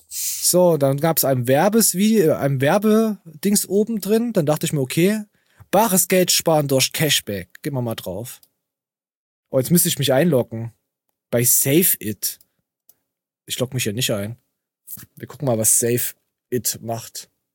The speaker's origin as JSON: {"language": "German", "region": "East Germany", "country": "Germany", "said": "Ja, ich bin Ostdeutscher, ja."}